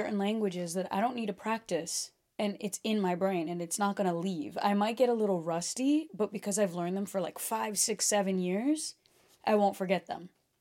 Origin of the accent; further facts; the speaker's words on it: Brazil; first language Portuguese; English is a second language; Okay, so then I learned Portuguese first in Brazil, and then I learned English.